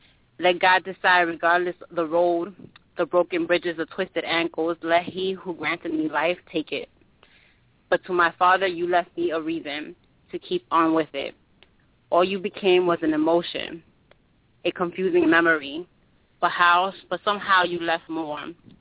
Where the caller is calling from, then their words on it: New York City, New York, United States; New York City.